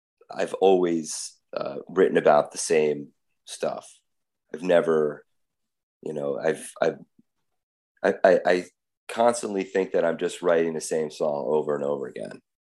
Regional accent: Edison, New Jersey, United States; growing up in Jersey, like I grew up in Edison, which is centralish north Jersey

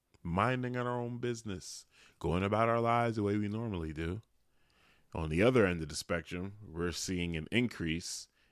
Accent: Philadelphia, Pennsylvania, United States; I am from the East Coast, tri-state area, Philadelphia, mm-hmm. New York, New Jersey. The city that I was raised in was in the top 10 for most violent cities per capita for years.

